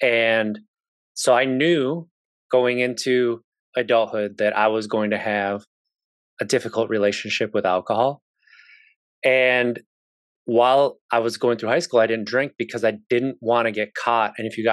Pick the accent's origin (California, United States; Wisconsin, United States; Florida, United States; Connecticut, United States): Wisconsin, United States; I grew up in Wisconsin, which is by far and away the highest consumers of alcohol in the United States.